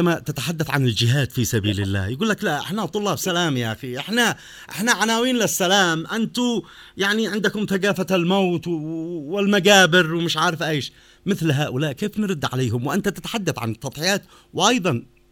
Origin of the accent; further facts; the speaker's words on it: Yemen; بلادنا اليمن